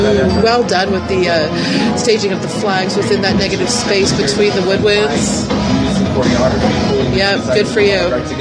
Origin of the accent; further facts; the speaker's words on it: Valencia, California, United States; I'm from Valencia, California